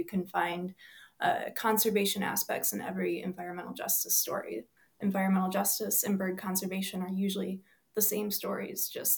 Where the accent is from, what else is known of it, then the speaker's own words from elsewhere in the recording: Michigan, United States; I grew up in Berrien County. And there was this really active bird club associated with the nature center there called the Berrien Bird Club.